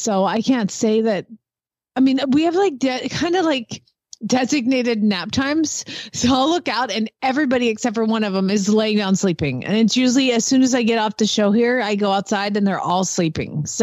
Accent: Atlanta, Georgia, United States; I do remember, too, growing up in Atlanta when people would say, oh, can I come out and ride your horse?

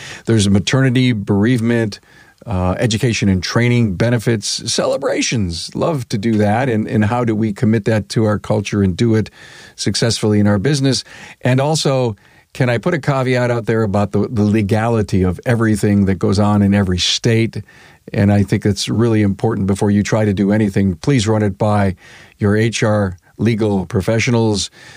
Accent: Buffalo, New York, United States; all I can say, buddy, is I'm from Buffalo, and that will be here in probably 2 days or less.

